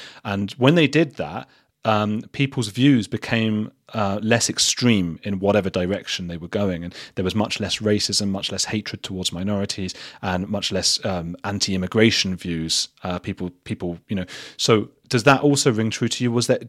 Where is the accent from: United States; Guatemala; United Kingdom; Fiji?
United Kingdom; England; I think I'd score quite high in some respects because I'm English